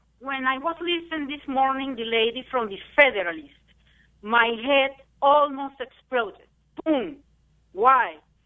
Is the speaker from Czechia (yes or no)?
no; Venezuela; English is a second language; now in United States; I came from Venezuela